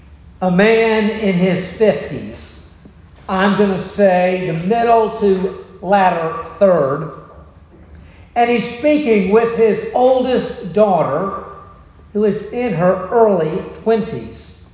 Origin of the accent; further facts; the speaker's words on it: the South, United States; I grew up in the South. It's cussing.